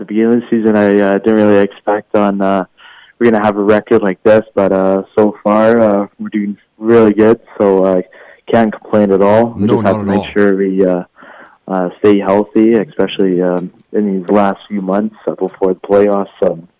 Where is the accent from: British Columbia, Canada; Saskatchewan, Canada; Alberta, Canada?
British Columbia, Canada; Quesnel; I grew up in Quesnel, British Columbia